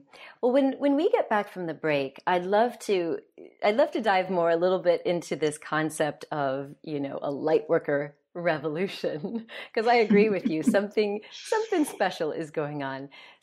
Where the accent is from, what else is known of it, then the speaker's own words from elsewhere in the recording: United States; And maybe it's because I'm an American and there's a lot of turmoil that that hasn't ended.